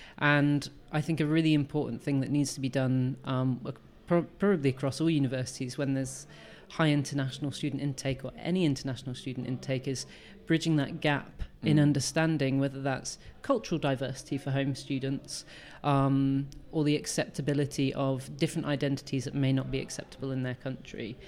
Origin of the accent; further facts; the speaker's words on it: Rugby, West Midlands, United Kingdom; And so I grew up in Rugby.